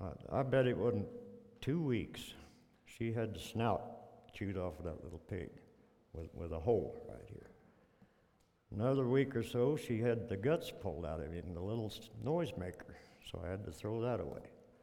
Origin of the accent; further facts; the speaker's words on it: Rocky Ford, Colorado, United States; I think back to growing up in Otero County. Phyllis can vouch for this. We had towns that, Phyllis and I are from Rocky Ford.